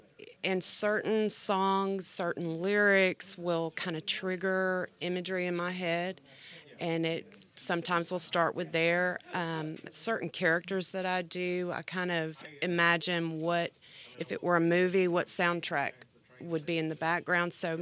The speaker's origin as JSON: {"language": "English", "region": "Florida", "country": "United States", "lives_now": "Birmingham, United States", "said": "I used to kind of say, oh, well, I'm from Florida. That's my home state. That's my hometown."}